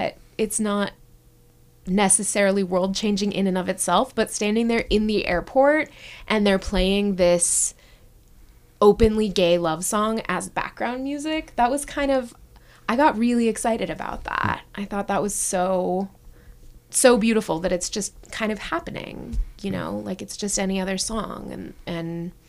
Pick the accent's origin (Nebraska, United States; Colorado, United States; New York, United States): Colorado, United States; Denver; I'm from Denver.